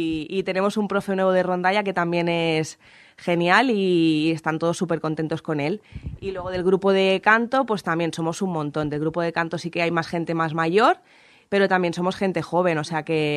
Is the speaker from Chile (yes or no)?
no; Catalonia, Spain; la gran mayoría de gente del grupo somos catalanes, o sea, no somos nacidos prácticamente en Aragón